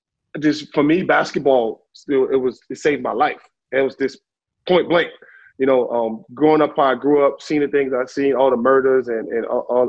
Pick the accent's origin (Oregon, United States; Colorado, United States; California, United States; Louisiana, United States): Louisiana, United States; New Orleans; I grew up in New Orleans. I grew up in the Melfamie Projects in New Orleans in the 90s, which was tough.